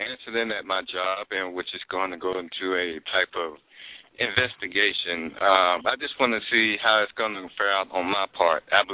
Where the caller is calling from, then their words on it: Texas, United States; I'm calling from Texas.